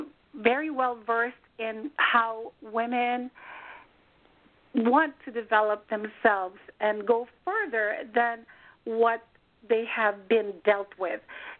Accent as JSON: {"language": "English", "town": "Manila", "region": "Metro Manila", "country": "Philippines", "tie": "born or raised there", "second_language": "English", "moved": "as an adult", "lives_now": "United States", "said": "I am Filipina. I was born, raised, and proudly educated in Manila, Philippines. I immigrated to the United States in 1982, and I have been a U.S. citizen for many, many, many years."}